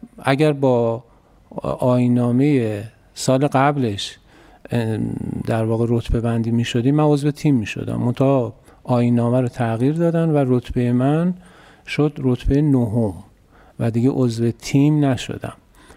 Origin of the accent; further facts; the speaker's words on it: Tehran, Tehran Province, Iran; من متولد 9 اسفند 1349 هم در تهران به دنیا اومدم. دوران طفولیت یادم نیست ولی فکر میکنم سمت دروازه قار تهران بودیم.